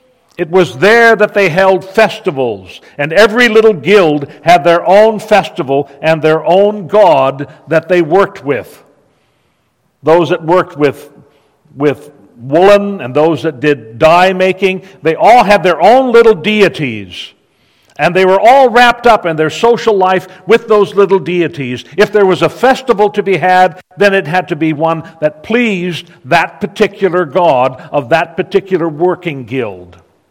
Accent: Linden, United States; I had a little key fob when I was growing up in Linden. It said, "Linden. Population 3,264.

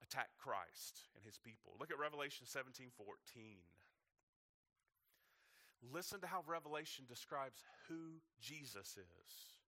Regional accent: Watertown, United States; born there; I was born in a modern day Bethlehem. I was born in Watertown. Some of y'all are giggling already because you know what I'm talking about. Nothing wrong with Watertown, but that's where I was born.

